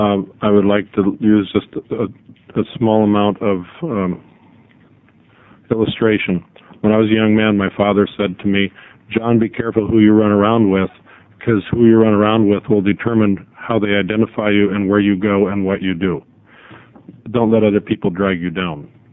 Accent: Silverton, Oregon, United States; I'm from Silverton, Oregon.

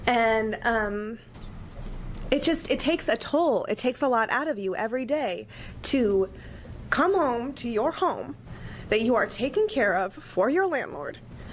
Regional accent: Portland, Oregon, United States; I'm from North Portland.

